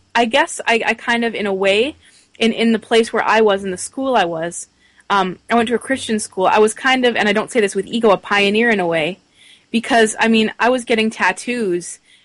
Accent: Surrey, British Columbia, Canada; I mean, I grew up in Vancouver, like Surrey.

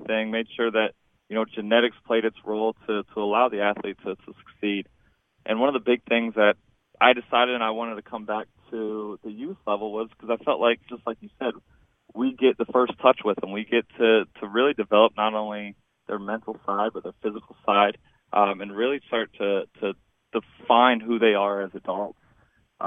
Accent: Columbus, Ohio, United States; So, born and raised in Columbus, Ohio. Grew up right on the outskirts of Columbus.

